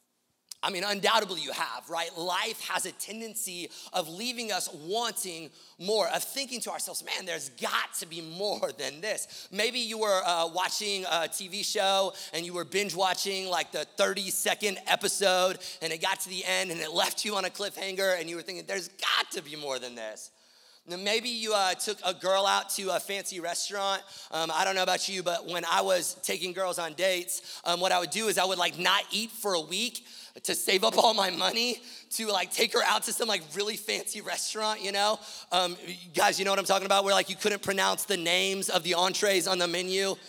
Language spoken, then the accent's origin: English; the South, United States; because we're from the South, and that girl's gonna have manners, right?